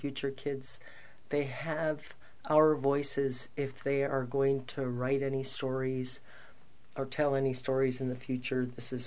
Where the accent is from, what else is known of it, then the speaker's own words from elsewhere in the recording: St. George Island, Alaska, United States; born there; I am 63 years old, and I was born on St. George Island.